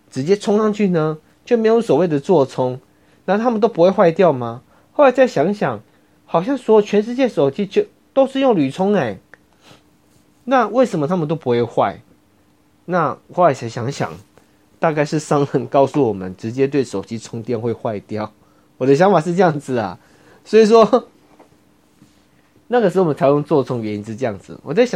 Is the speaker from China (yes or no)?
no; Taiwan; 为什么我们台湾人买手机都要做全配比较多呢？